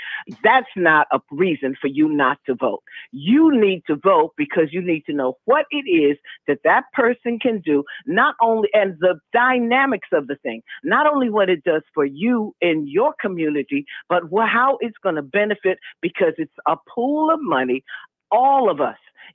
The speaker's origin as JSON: {"language": "English", "town": "New York City", "region": "New York", "country": "United States", "moved": "yes", "said": "I'm sorry, I come from New York City, so you know, I guess it would be, Puerto Ricans is a whole different thing they in New York. So I don't know how they've changed now. I've been here over 40 years."}